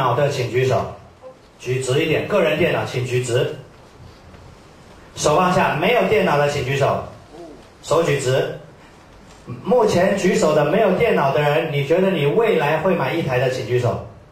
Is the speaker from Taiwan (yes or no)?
no; China; 就我一个中国人，我是属于25%的